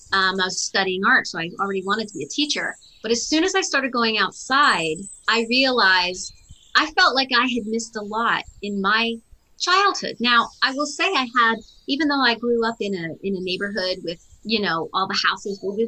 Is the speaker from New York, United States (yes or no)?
no; Maryland, United States; I am from Maryland in the United States, and I grew up in a suburb of Washington, D.C., actually, and then moved out into a more rural county when I was a teenager.